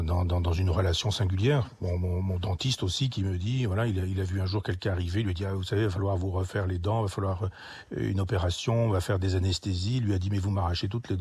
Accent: Chambois, Normandy, France; c'est Chambois, mon village natal

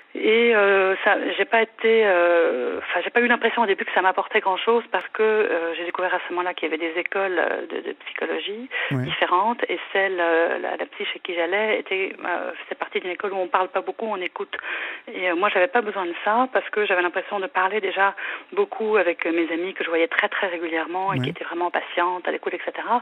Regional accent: France; now in Brussels, Belgium; j'ai 51 ans, je suis française vivant à Bruxelles

